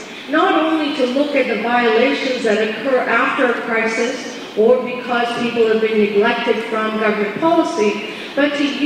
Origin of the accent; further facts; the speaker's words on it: India; accent: Midwestern; now in United States; it says that I'm from India, and I was born in India. But as you can tell from my very Midwestern accent, I've spent quite a bit of time in the United States.